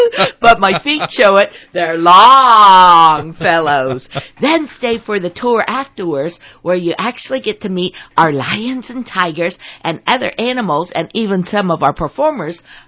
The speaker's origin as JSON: {"language": "English", "town": "Grove City", "region": "Ohio", "country": "United States", "said": "And it's really fun for me because I'm originally from Grove City, Ohio."}